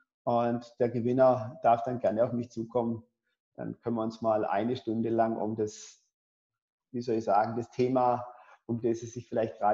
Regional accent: Pforzheim, Baden-Württemberg, Germany; now in Berlin, Germany; ich komme ja aus dem Süden, aus Pforzheim, Stuttgarter Raum.

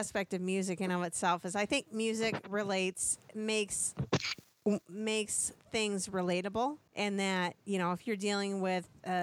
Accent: United States; Well, no, not really, because I'm an American. Because I'm an American, and I only get the information from... our media here in the States.

